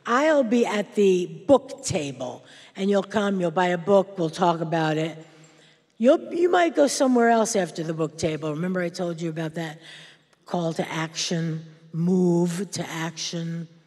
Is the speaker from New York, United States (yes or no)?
yes; Brooklyn, New York, United States; Because I'm a Jew from New York. I'm a nice Jewish girl from Brooklyn.